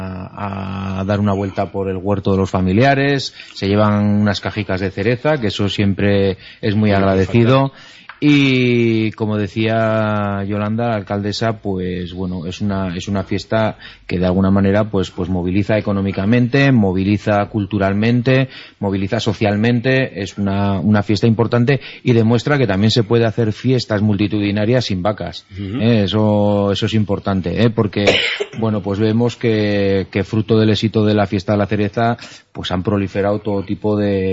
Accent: Marcilla, Navarre, Spain; yo soy de fuera, yo soy de Marcilla, de muy cerca.

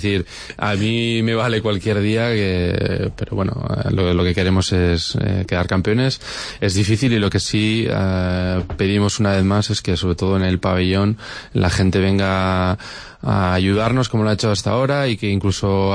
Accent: San Sebastián, Basque Country, Spain; Al final en todas las ciudades, yo soy de San Sebastián

